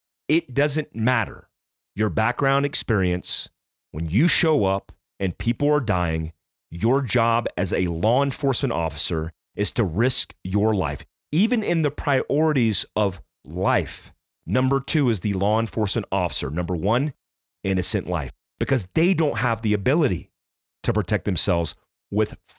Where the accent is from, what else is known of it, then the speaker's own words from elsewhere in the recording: South Daytona, Florida, United States; When I was growing up in South Daytona Elementary School, we had firefighters and first responders that would come in and give us blocks of instruction.